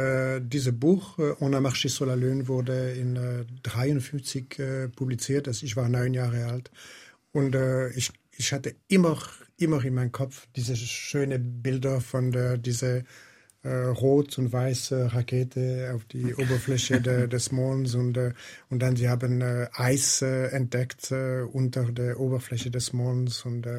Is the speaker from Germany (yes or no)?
no; Switzerland; German is a second language; Aber ich glaubte, dass als Schweizer es war unmöglich.